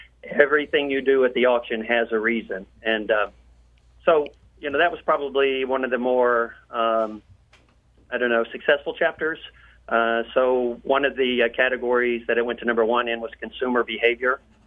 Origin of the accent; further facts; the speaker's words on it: Texas, United States; accent: Texas; that's not my Texas accent getting in the way.